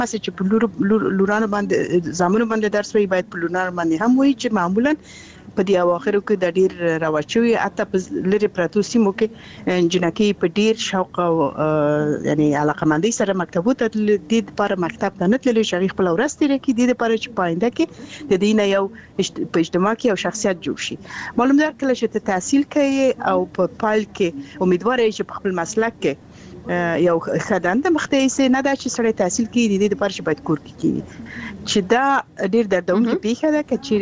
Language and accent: Pashto; Balkh, Afghanistan; زه اصلي اوسیدونکی د بلخ ولایت یم، د بلخ ولسوالۍ.